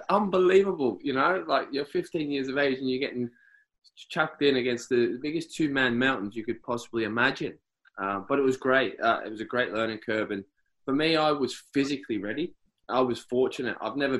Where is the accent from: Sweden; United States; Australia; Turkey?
Australia; growing up in Australia.